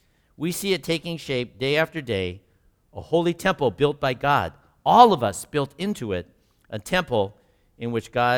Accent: Sacramento, California, United States; But growing up in Sacramento, even though it was very hot, I just remember it was a really different time than it is now.

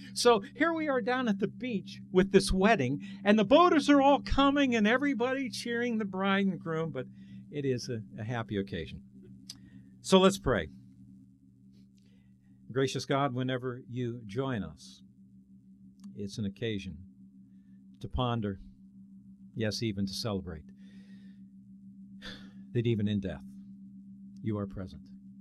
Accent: Ohio, United States; I'm not from Michigan. Actually, I'm from Ohio.

